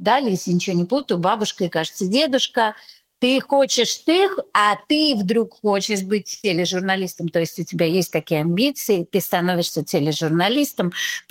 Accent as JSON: {"language": "Russian", "region": "Moscow", "country": "Russia", "tie": "born there", "moved": "yes", "said": "мы находимся в эмиграции в разных городах, но стартовая позиция у нас была золотой ложкой во рту. Мы родились в Москве."}